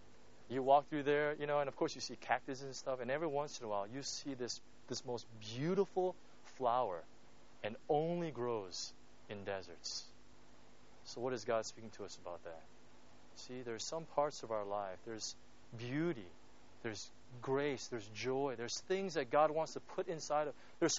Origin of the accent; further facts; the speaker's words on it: California, United States; I'm from California, right? California is basically one big glorified desert, you know?